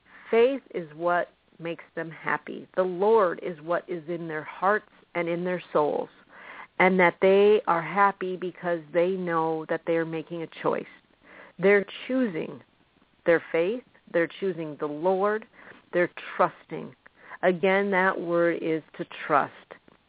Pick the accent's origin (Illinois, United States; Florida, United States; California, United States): Illinois, United States; La Salle; also born or lived in Princeton; I was born in Princeton, Illinois. I grew up in La Salle, Peru, and then Spring Valley area back in Illinois.